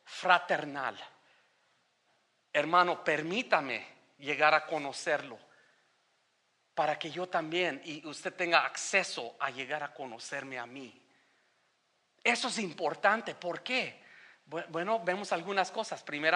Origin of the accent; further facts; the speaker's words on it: California, United States; now in Minnesota, United States; aquí en la iglesia de New Hope, yo vine de California. ¿Cuándo pensé que yo iba a estar en Minnesota?